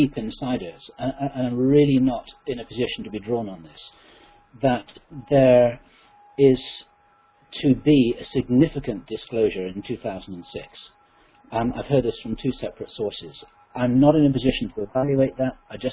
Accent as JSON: {"language": "English", "country": "United Kingdom", "said": "I'm a Brit."}